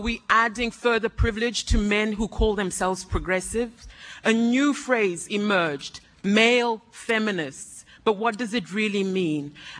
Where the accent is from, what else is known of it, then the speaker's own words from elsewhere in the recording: Zimbabwe; I'm from Zimbabwe.